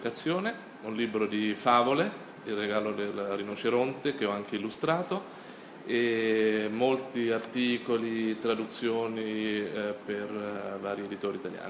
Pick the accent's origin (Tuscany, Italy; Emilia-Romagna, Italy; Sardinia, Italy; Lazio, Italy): Lazio, Italy; Gaeta; also born or lived in Rome / Cuba / Kenya / Basel, Switzerland; vengo da Gaeta, provincia di Latina, ho vissuto oltre che a Roma a Cuba, in Kenya, in Svizzera a Basilea e in Bolivia